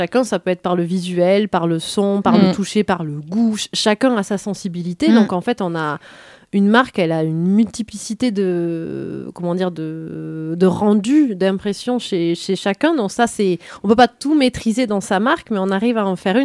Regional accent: South, France; accent: southern French; Je prononce avec mon bel accent du sud, le pain.

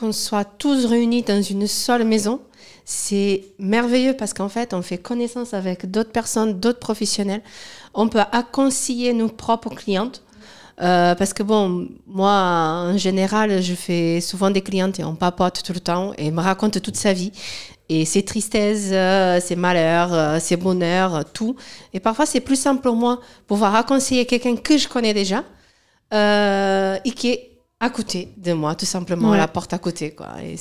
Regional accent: Lisbon, Portugal; French is a second language; moved away as an adult; now in France

